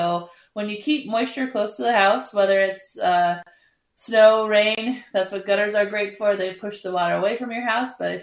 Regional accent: Colorado, United States; now in Twin Cities, United States; I grew up in Colorado. We lived on a dirt road with a cement pad

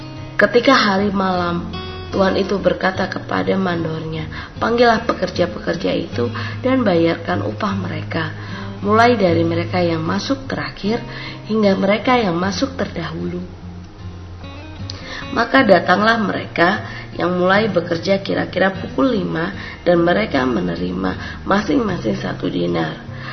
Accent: Denpasar, Bali, Indonesia; Kami dari Denpasar, Bali.

